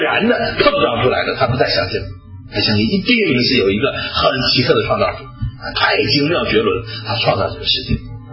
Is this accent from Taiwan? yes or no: no; China; 这对我们中国人来讲很难